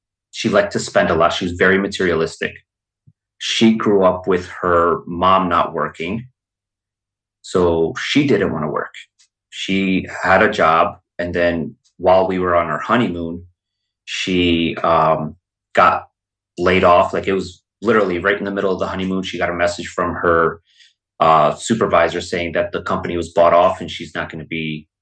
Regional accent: New Jersey, United States; Here in New Jersey.

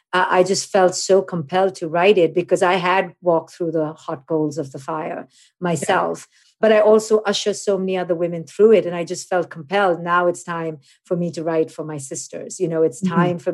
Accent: India; I'm an Indian woman, which comes loaded with even more crap, to quote unquote disrupt the family system

